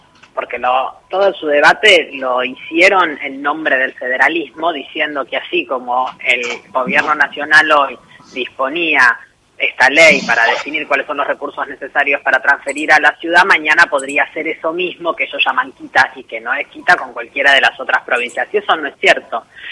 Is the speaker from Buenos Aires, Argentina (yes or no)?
yes; Buenos Aires, Argentina; yo, como porteña